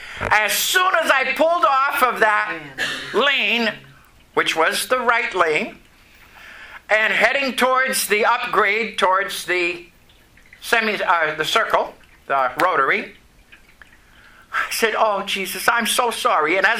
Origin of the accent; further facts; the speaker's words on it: Canada; She was from Germany, and I'm from Canada, so that tells you that we weren't native here.